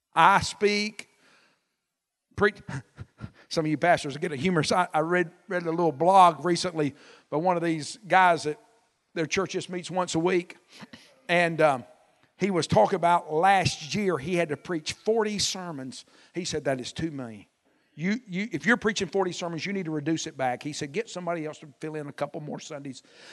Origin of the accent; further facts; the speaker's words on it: Ashford, Alabama, United States; When I was a boy growing up in South Alabama, I grew up in a little country church outside of Ashford on the Green Front Road.